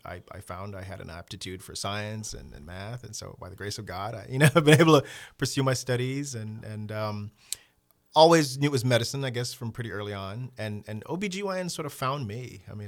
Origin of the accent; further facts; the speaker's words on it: Jamaica; Growing up in Jamaica, my uncle was quite an influence on us.